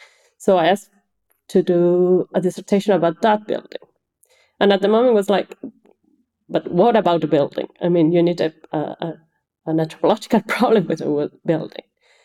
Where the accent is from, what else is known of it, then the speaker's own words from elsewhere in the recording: Argentina; I'm from Argentina, and I did the bachelor degree in Buenos Aires.